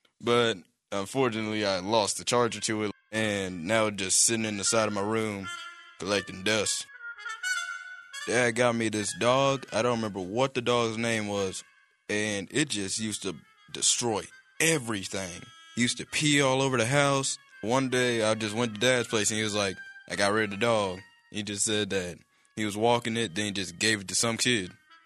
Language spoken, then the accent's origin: English; Dayton, Ohio, United States; I'm 16, born and raised in Dayton, Ohio.